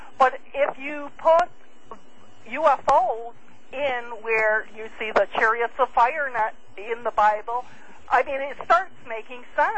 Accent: Binghamton, New York, United States; Yes, and I'm not originally from down here. I'm originally from Binghamton, New York. That's my hometown.

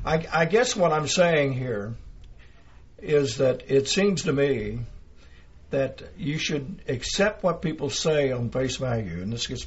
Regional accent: Oklahoma, United States; I'm from Oklahoma. I just came here to New Mexico. I came through Texas.

